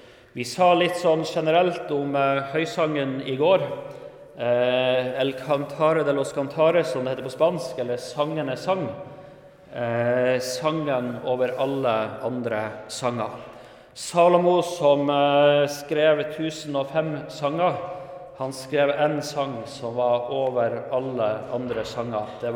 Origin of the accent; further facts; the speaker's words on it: Troms, Norway; Jeg kommer fra Troms, bor i en liten bygd som heter Korvikhamn